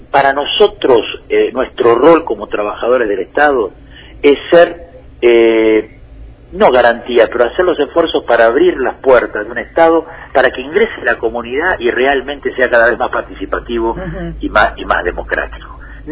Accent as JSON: {"language": "Spanish", "country": "Argentina", "said": "nuestra lucha como trabajadores del Estado y como argentinos bien nacidos es intrínsecamente pelear"}